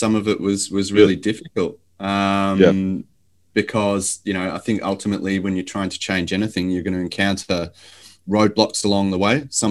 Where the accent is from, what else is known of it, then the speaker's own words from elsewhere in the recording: Ballarat, Victoria, Australia; I started on the shop floor in a food manufacturing business in my hometown in Ballarat, in Melbourne, Australia.